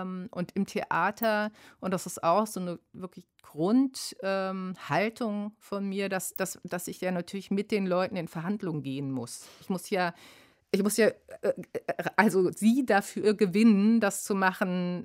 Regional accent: Hesse, Germany; also born or lived in Baden-Württemberg; Ich bin in Baden-Württemberg geboren, aber in Hessen groß geworden.

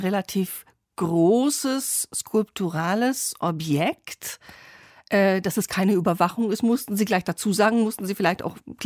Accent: Hamburg, Germany; Ich bin Hamburgerin

